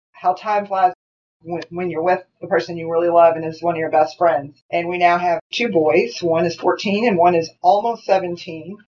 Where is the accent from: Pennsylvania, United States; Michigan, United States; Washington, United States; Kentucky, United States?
Kentucky, United States; Louisville; I am a native Louisvillian and was born and raised in the Hikes Point area, was adopted to Catholic Charities, and it's a very middle-class family.